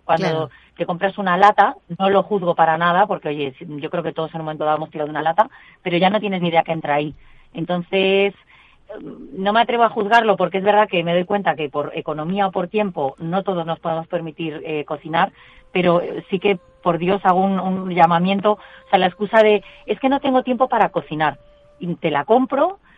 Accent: Galicia, Spain; born there; es que soy gallega de nacimiento, imagínate.

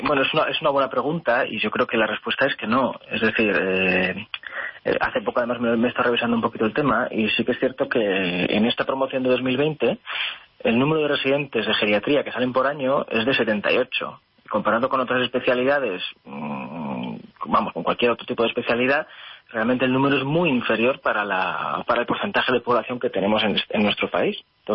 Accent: San Sebastián, Basque Country, Spain; yo soy de San Sebastián, o sea, que soy de ahí

